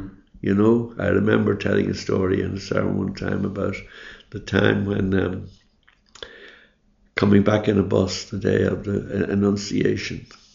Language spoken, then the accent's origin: English; Dublin, Leinster, Ireland; accent: Dublin; I don't hear my accent as a Dublin accent very much, but when I hear it on a record, I hear the Dublin accent in it.